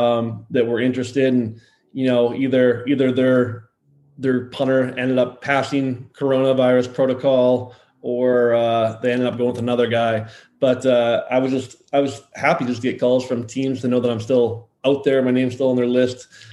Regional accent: Saskatchewan, Canada; I grew up, born and raised in Saskatchewan.

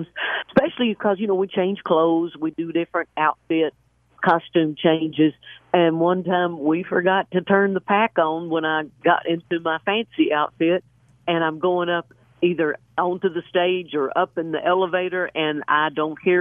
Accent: Chalky, Oklahoma, United States; I grew up in Chalky, Oklahoma, which is probably 12 miles north of Atoka.

